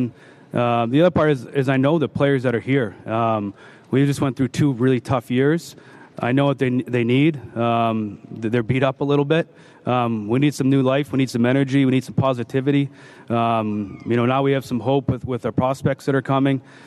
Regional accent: New England, United States; I'm from New England. I'm a big Belichick guy.

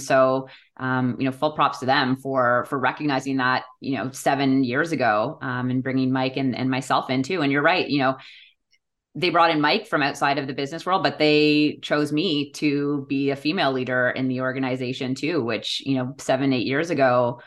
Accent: Toronto, Ontario, Canada; I feel like a bad Canadian, but it wasn't coursing through my blood. You know, I grew up in Toronto.

